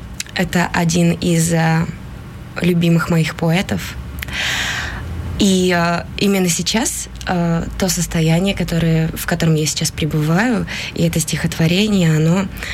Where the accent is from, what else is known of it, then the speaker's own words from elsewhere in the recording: Norilsk, Krasnoyarsk Krai, Russia; Да, я из Норильска.